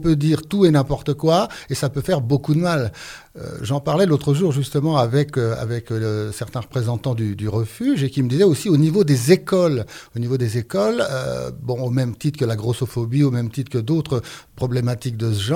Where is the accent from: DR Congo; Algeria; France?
France; Bourgogne-Franche-Comté; born there; ma grand-mère principalement, qui tenait un café-restaurant dans ma région natale, qui est le Morvan.